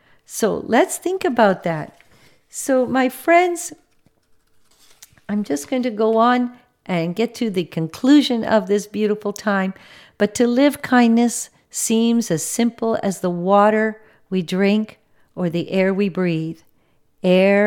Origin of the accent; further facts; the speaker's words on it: Canada; English is a second language; even though born in Canada, my first language was not English, and I struggled big time dealing with, first of all, being a European with a European name, that I was taken for being Polish.